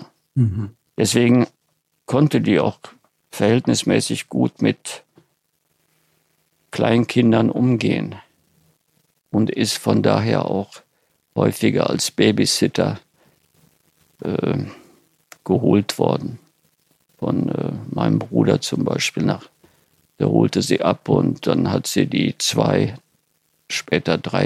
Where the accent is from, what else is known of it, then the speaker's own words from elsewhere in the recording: Lower Silesian Voivodeship, Poland; moved away; 1951 sind wir aus Polen ausgesiedelt.